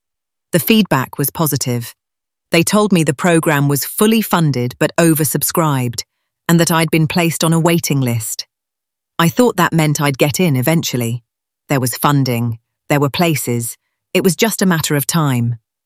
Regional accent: Plumstead, London, United Kingdom; I'm 27 and I live in Greenwich. My mum's a teaching assistant. My dad works for Royal Mail. And I grew up in Plumstead

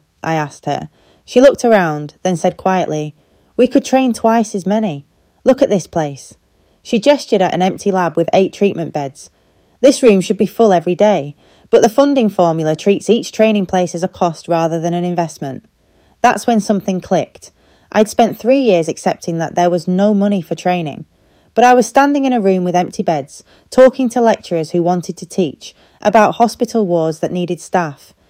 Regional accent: Hazel Grove, North West England, United Kingdom; I grew up in Hazel Grove, did my sports science degree at Manchester Met, graduated in 2014.

